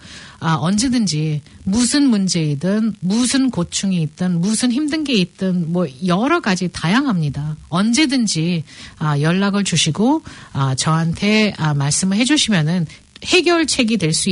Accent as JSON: {"language": "Korean", "country": "South Korea", "lives_now": "New Zealand", "said": "저는 네. 한국 사람이기 때문에"}